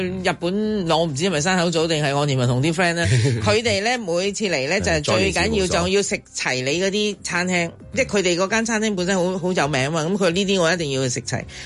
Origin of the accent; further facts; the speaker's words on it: Guangdong, China; 我哋廣東人蒸魚